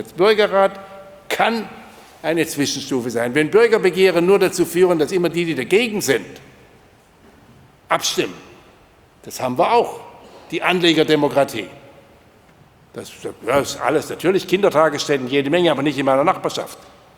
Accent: Rottweil, Baden-Württemberg, Germany; Obwohl ich komme ja auch aus der Nähe von Rottweil, nicht?

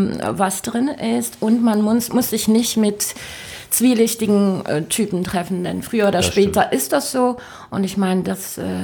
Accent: Luxembourg; ich bin ja Luxemburgerin

